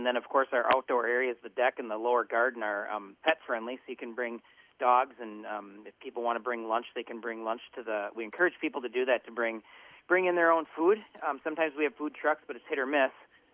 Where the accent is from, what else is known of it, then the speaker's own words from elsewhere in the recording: New Ulm, Minnesota, United States; Yep, I was born in New Ulm here back in 1972.